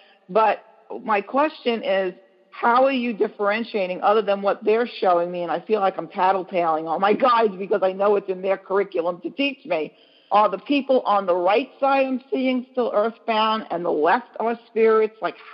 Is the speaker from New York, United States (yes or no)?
yes; New York, United States; I'm from New York. I'm in Florida right now, but okay.